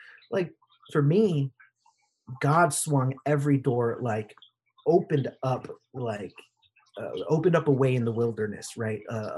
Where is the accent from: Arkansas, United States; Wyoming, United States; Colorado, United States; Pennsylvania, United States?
Pennsylvania, United States; Pittsburgh; also born or lived in Los Angeles; So I was actually born in Los Angeles, raised in Pittsburgh, Pennsylvania. That's still my hometown.